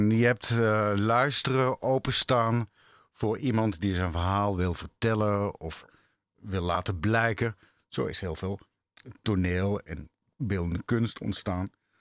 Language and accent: Dutch; Netherlands; En ze hadden natuurlijk al heel snel in de gaten dat wij uit Nederland kwamen.